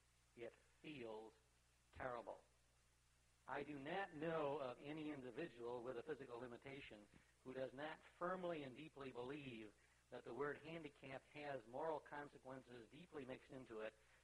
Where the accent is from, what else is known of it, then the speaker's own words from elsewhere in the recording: Nebraska, United States; Now, I grew up out in Nebraska. I think every 25 miles there was a pony track.